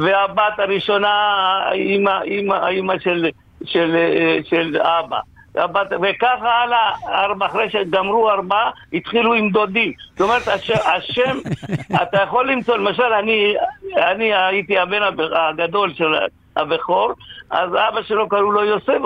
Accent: Chendamangalam, Kerala, India; הצ'נמנגרם שלי שאני גרתי בה, היו ארבעת הדתות. האינדים והנוצרים, ורחוב אחד יהודים בבית כנסת, רחוב אחד הנוצרים עם כנסייה, רחוב אחד מוסלמים

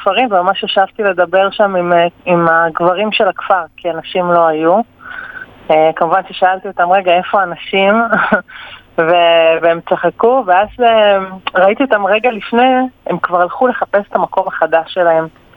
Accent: Haifa, Haifa District, Israel; בסוף חוזרים לשורש, אני מחיפה במקור, חיפה מעדדת לי את איסאווירה

